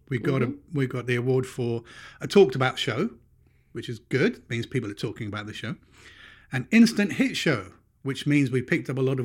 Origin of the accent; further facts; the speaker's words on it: United Kingdom; I'm a Brit.